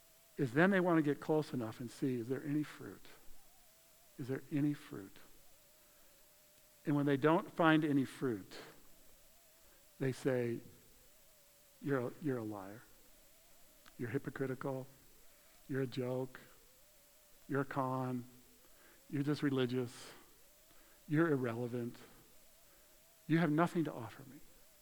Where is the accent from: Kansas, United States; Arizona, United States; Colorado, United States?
Colorado, United States; I grew up in Colorado, where in the spring, it's so fun to see the sun come out and things begin to happen.